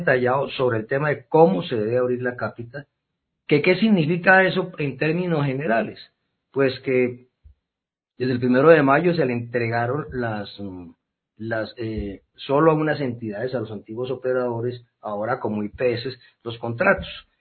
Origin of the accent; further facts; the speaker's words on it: Pasto, Nariño, Colombia; como buen pastuso